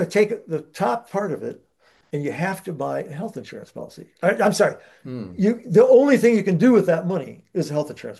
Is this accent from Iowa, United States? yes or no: yes; Postville, Iowa, United States; my hometown, Postville, Iowa?